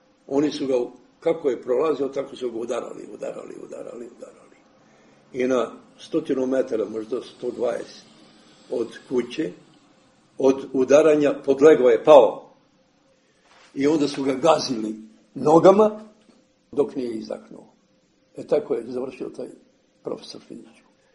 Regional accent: Gjilan, Gjilan District, Kosovo; Ja sam rođen u Gnjilanu 1941. godine. Mnogo sam vezan za svoj zavičaj.

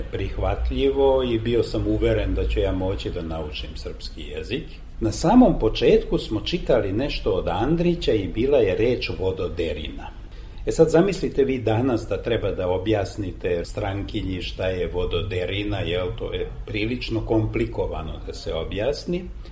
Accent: Vojvodina, Serbia; first language hu; Serbian is a second language; u petom razredu još nisam govorio srpski jezik. 4 godine sam išao u školu na mađarskom jeziku, a rođen sam na Salašu. Bez struje, uz petrolejsku lampu sam učio, zemljani pod bio. I da bi učio dalje na mađarskom školu, trebalo je ići u Kikindu

